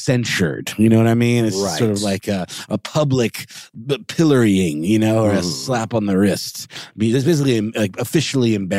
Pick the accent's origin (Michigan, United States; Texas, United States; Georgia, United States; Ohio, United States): Georgia, United States; Augusta; I think John C. Calhoun is the namesake of a very short and unimpressive expressway in my hometown of Augusta, Georgia.